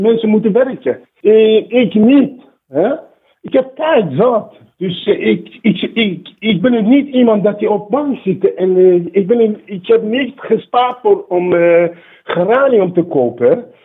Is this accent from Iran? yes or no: yes; Iran; Dutch is a second language; now in Netherlands; ik kom zelf uitsprekelijk uit Iran.